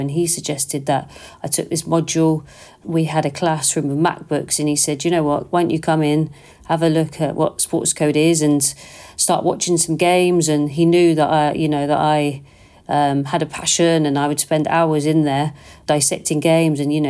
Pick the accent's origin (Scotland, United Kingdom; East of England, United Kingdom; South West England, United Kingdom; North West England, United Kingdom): East of England, United Kingdom; born there; I was born in Essex, so I was a Tottenham supporter growing up.